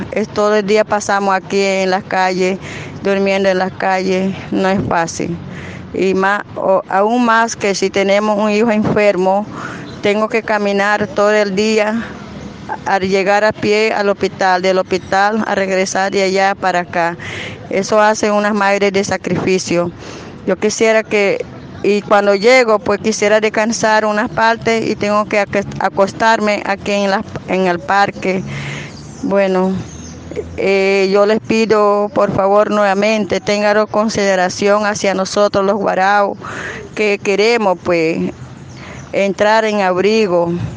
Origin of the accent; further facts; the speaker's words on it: Venezuela; moved away as an adult; now in Brazil; Vengo de Venezuela. Yo soy madre indígena que me vine aquí para en Brasil